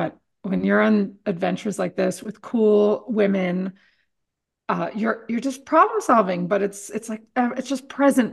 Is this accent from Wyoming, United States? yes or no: yes; Wyoming, United States; And I'm from the Tetons.